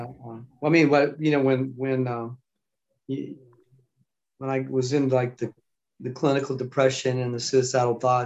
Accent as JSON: {"language": "English", "town": "Lafayette", "region": "Louisiana", "country": "United States", "tie": "born or raised there", "said": "So he came to my hometown and my dad entered me in. My uncle actually entered me in, told my dad about it. And I entered the show in his talent contest and won that particular one in Lafayette, Louisiana."}